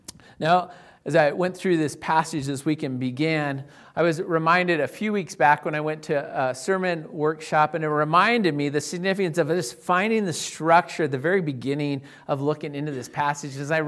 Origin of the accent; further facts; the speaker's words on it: Illinois, United States; now in Loveland, United States; I don't have a lot in Loveland, but growing up in Will County, so I'm like, we'd often have these.